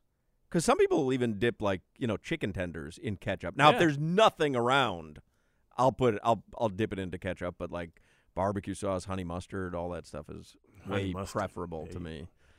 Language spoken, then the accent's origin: English; Highland Park, Illinois, United States; because that is where I grew up, and I have my great and fond memories of growing up in Highland Park